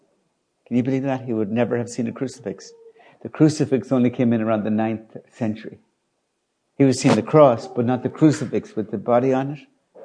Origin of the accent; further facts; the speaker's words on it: Ireland; Because we grew up in Ireland, in a very triumphalistic Ireland. We were Catholic Ireland.